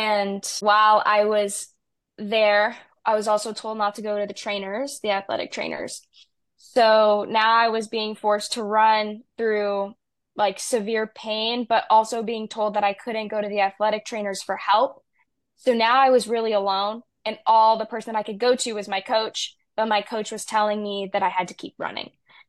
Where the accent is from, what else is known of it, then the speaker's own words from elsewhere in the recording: Orlando, Florida, United States; and I'm from Orlando, Florida, so it's about 9, 10 hour drive. It's pretty far away from home.